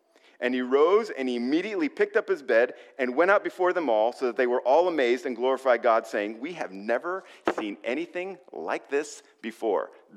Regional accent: Ecuador; also born or lived in Panama / Costa Rica; I didn't mention to you that my parents were missionaries. I grew up overseas as a missionary kid. I grew up in Ecuador mostly, lived in Panama and Costa Rica, but mostly Ecuador.

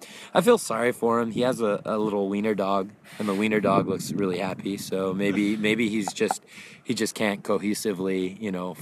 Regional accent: Los Angeles, California, United States; I'm from Los Angeles area.

